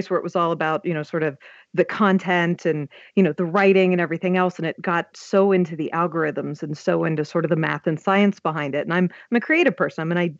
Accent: Pittsburgh, Pennsylvania, United States; I'm from Pittsburgh.

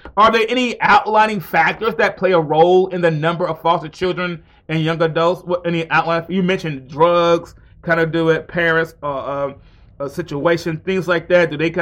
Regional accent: Mount Vernon, New York, United States; born there; When I was born in Mount Vernon, New York, I had no idea I was in New York.

